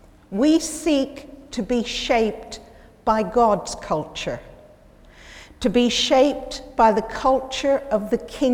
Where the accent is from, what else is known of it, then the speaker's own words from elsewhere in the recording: United States; I was okay, because being American, I often used what she considered neutral words anyway, like bathroom and living room.